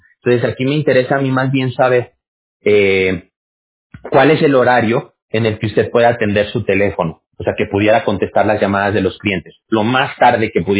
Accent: Mexico; yo soy mexicano.

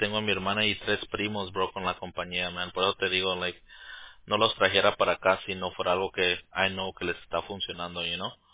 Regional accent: Los Angeles, California, United States; Yeah, bro. Born and raised in Los Angeles, brother.

